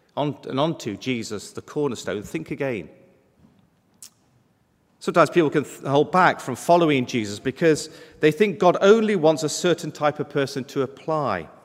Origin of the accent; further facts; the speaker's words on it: East Midlands, United Kingdom; I'm from Derbyshire, in the middle of the country, which is in the Peak District.